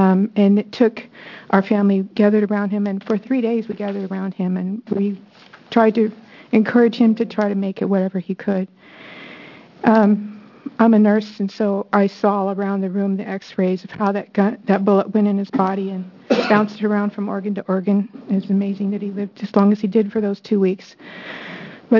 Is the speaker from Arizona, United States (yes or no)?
yes; Arizona, United States; We grew up in Arizona